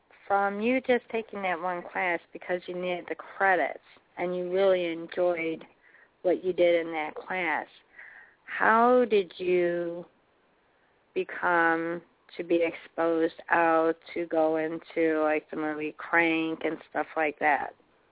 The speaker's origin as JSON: {"language": "English", "town": "Chicago", "region": "Illinois", "country": "United States", "said": "I'm from Chicago. I'm on the south side of Chicago."}